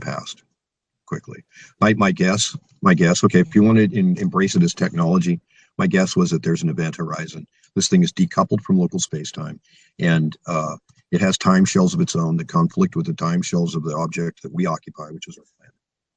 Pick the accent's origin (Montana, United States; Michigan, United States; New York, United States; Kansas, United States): Montana, United States; I'm from Montana, okay? And I grew up in a time when nobody really had an answer for any of this.